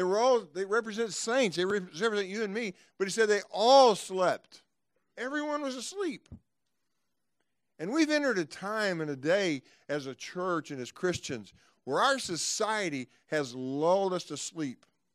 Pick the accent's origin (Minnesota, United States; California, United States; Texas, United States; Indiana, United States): Texas, United States; I came from Texas, you know. You didn't do that there, you know.